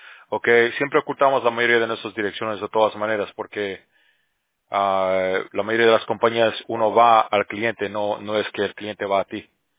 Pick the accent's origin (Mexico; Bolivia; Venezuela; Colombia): Bolivia; Oh, Guatemala, ya, yo soy de Bolivia.